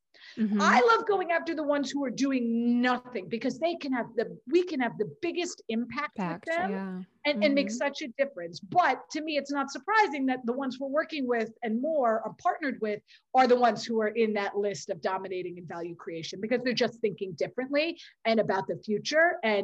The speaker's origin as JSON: {"language": "English", "region": "New York", "country": "United States", "said": "I'm a New Yorker, I'm a city, I'm not the most spiritual person"}